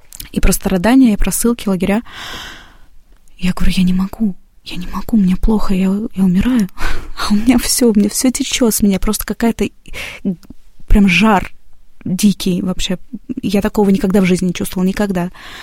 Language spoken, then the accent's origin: Russian; Moscow, Russia; я такая девочка из Москвы, актриса